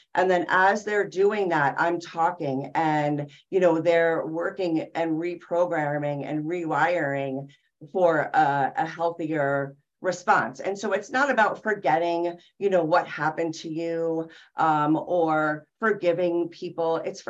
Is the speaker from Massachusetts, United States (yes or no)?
no; New York, United States; I'm originally a New Yorker. That's how we're wired, you know.